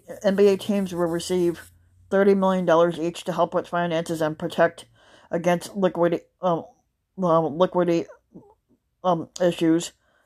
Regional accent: Ireland; I'm Irish. And my name in the Irish thing actually means king anyway, so when they call me king, that's actually they're calling me by my Irish name.

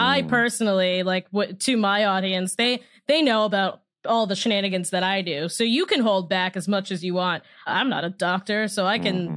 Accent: Boston, Massachusetts, United States; Yeah, because it's because I'm from Boston and I can take the pain.

